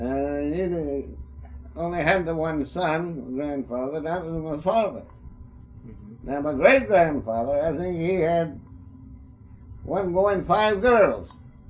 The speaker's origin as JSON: {"language": "English", "town": "Harford County", "region": "Maryland", "country": "United States", "tie": "born or raised there", "said": "Born in Harford County, lived here all my life, and I think it's a wonderful county."}